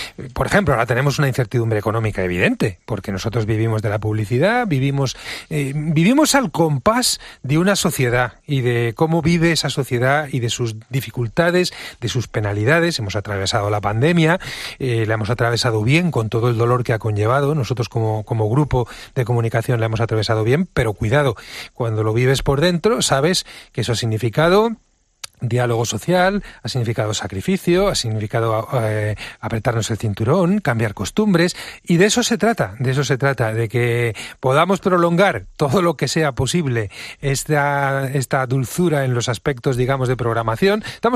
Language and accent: Spanish; Madrid, Community of Madrid, Spain; Yo soy un madrileño de pura cepa, pero con una raíz cántabra clarísima.